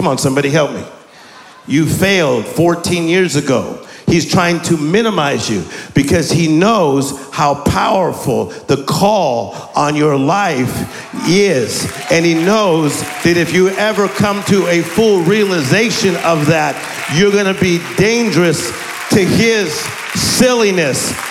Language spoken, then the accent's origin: English; Compton, California, United States; I'm from Compton, California. I'm from the inner city. I am from what they call the ghetto, the same place as Venus and Serena Williams, same as … I'm proud of being from there.